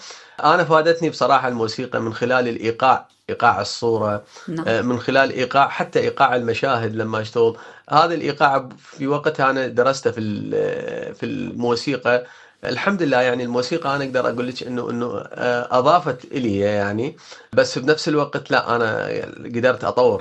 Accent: Iraq; في ظروف للعمل هناك عندنا في العراق،

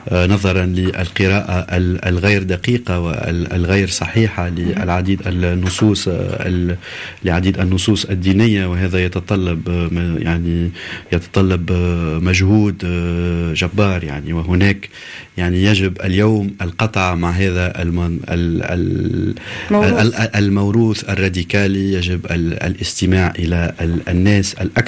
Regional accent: Tunisia; للتذكير أنا من تونس، وتونس يعني هي سباقة في هذه القوانين

